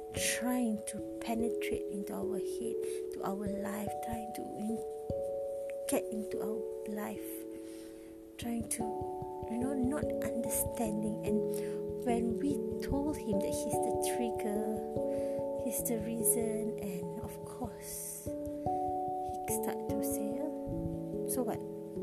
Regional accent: Kuala Lumpur, Malaysia; English is a second language; I'm from Malaysia, KL, Malaysia.

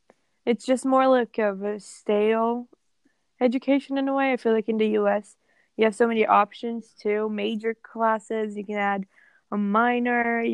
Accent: Brazil; I mean, it's hard to tell because we're from Brazil, so we have our own experiences.

